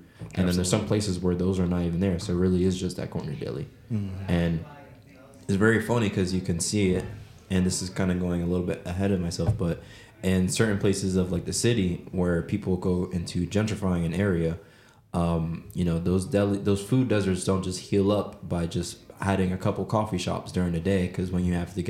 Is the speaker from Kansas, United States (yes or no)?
no; Bronx, New York, United States; And then I grew up in the Bronx. And when you go to the Bronx, a lot of it, when you grow up, you're just like, oh yeah, going to the city was lik